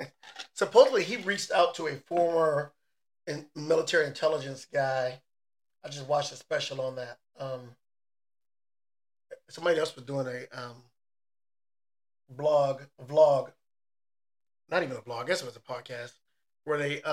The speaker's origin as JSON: {"language": "English", "region": "Texas", "country": "United States", "tie": "born or raised there", "said": "I'm born and raised in Texas."}